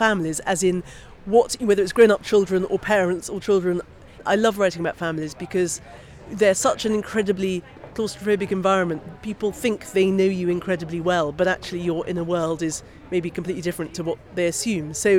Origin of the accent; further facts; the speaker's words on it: Oxford, South East England, United Kingdom; the weirdness of growing up in Oxford, the weirdness of growing up with Hungarian grandparents